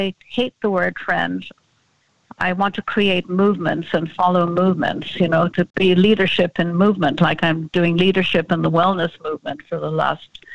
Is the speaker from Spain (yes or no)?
no; Ireland; And he said, are you the English designer? And I said, no, I'm the Irish designer.